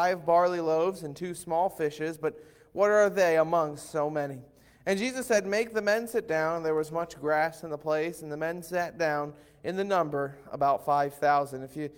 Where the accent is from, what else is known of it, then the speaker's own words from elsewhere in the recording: New Jersey, United States; Sorry if I said that wrong. I'm from Jersey. I mean, it's good stuff, and we love being here.